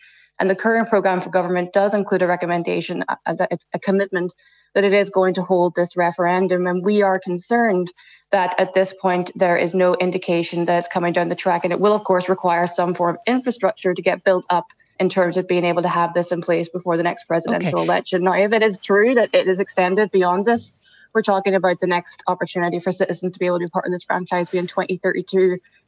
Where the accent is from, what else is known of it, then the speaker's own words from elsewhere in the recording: Northern Ireland, United Kingdom; I mean, as an Irish citizen myself, I had to go through a process of defending my Irish identity and that of people in Northern Ireland for 5 years in court, yet I can't vote for my own president.